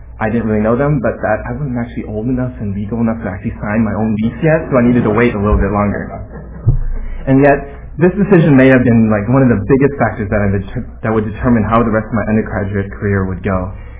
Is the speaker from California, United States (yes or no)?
yes; California, United States; I mean, I came from California